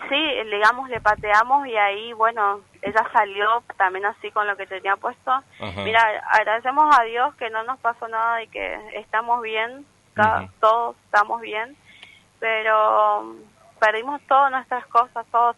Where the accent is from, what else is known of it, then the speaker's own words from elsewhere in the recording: Posadas, Misiones, Argentina; Mira, yo soy de Posadas, pero las demás chicas son todas del interior, están solas acá